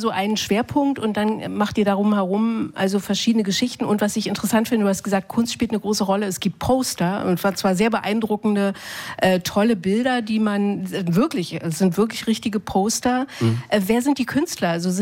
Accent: East Germany, Germany; Nee, also ich bin im Osten aufgewachsen.

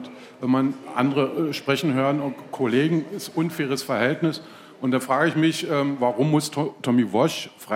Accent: Falkensee, Brandenburg, Germany; ich komme aus Falkensee

